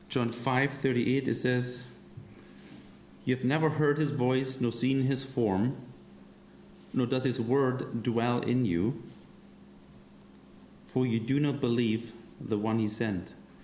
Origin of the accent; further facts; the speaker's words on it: Germany; I'm originally from Germany.